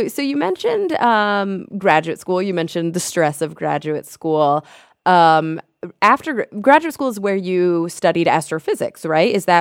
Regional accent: Texas, United States; Because as a fellow Southern girl, I was born and raised in Texas, and I have family in Arkansas.

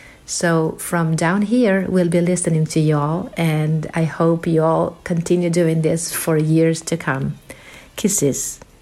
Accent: Argentina; also born or lived in United States; I am originally from Argentina. For a decade, I lived in America teaching in Virginia schools. One day, I changed gears and decided to come back to Argentina

